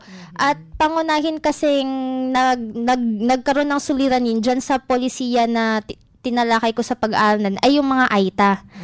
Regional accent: Central Luzon, Philippines; nanggaling ako sa Zambales, yun ang probinsya ko.

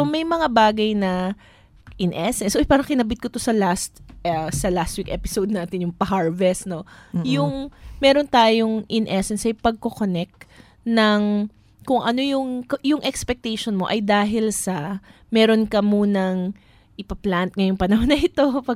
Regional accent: Malabon, Metro Manila, Philippines; ay, ina-expect mo naman, taga-Malabon kami

